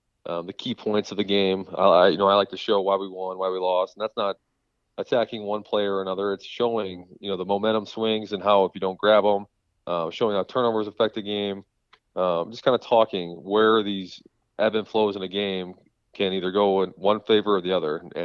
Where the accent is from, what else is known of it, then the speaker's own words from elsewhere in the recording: Oxford, Michigan, United States; Well, I am born and raised in Michigan, in Oxford, so this is kind of full circle for me.